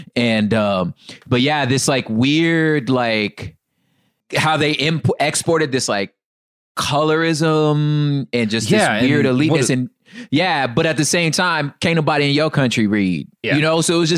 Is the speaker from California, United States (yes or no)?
yes; California, United States; Knowing like being a Californian married to a Mexican woman